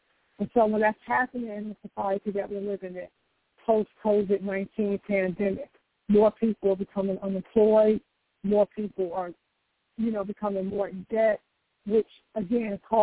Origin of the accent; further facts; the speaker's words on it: North Carolina, United States; Even my hometown of North Carolina, I live in Knightdale, which is a suburb outside of Raleigh, North Carolina.